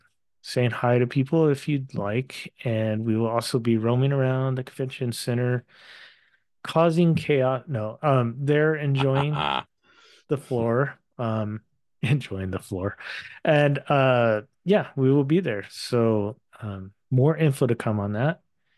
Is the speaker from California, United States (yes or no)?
yes; California, United States; we grew up in Southern California also.